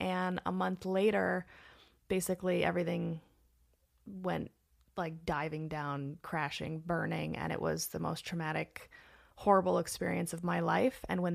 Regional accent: Los Angeles, California, United States; Yeah, born and raised in Los Angeles.

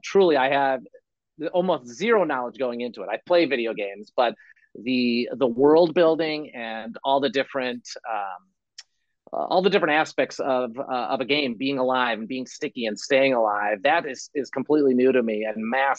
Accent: Chicago, Illinois, United States; I grew up in Chicago, big fan of Jordan, Chicago Bulls.

